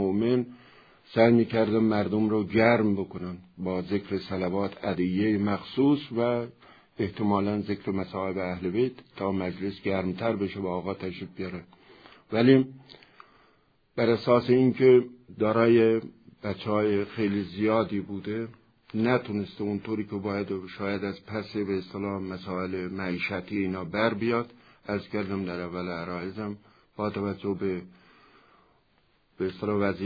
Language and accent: Persian; Mehrabad, East Azerbaijan, Iran; born there; متولد روستای مهرآباد از توابع بخش عجبشیر شهرستان مراغه هستم و در سال 1331 متولد شدم. روستای زادگاه ما کنار دریاچه ارومیه واقع شده.